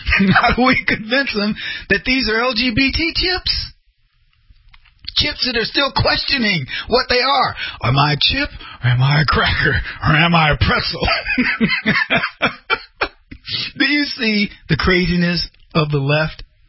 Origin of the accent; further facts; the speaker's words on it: the South, United States; I grew up in the South. Or as we like to say in the black community, the South.